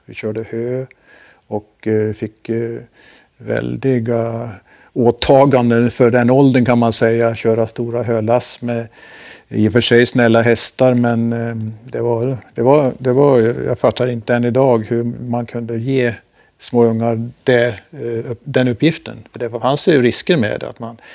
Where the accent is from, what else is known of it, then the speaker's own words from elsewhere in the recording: Forsa, Gävleborg County, Sweden; Jag kommer från en liten by i Hälsingland som heter Forsa.